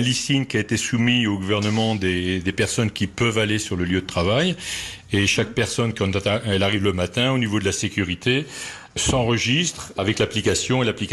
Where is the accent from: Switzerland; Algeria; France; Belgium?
France; En tant que Français, on a toujours un esprit un petit peu rebelle